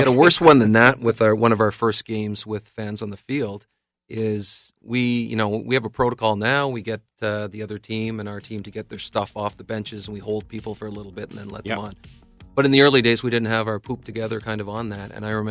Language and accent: English; Ottawa, Ontario, Canada; I'm born and raised in Ottawa, too, so it brings me back to my early days, 4 or 5 years old